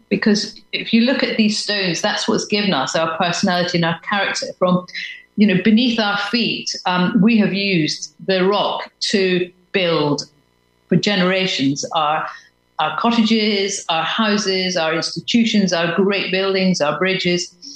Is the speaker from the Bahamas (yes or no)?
no; Scotland, United Kingdom; I say we because I'm Scottish, so I'm talking about Scotland and Northern Ireland here.